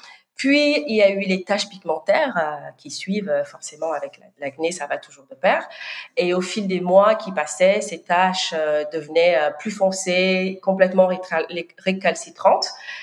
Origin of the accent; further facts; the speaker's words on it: Normandy, France; Donc moi, j'ai grandi en Basse-Normandie, dans l'Orne